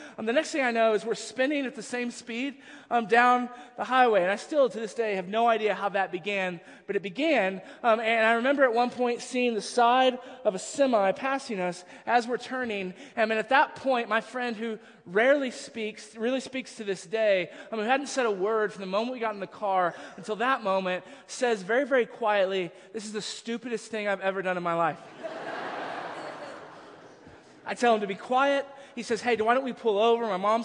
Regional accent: Texas, United States; Again, I grew up in Texas.

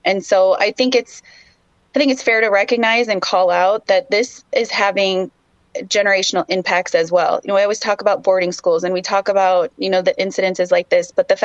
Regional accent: South Dakota, United States; It is still illegal to be Indian in this country. You know, and I grew up in South Dakota with the background of knowing that this happens to individuals.

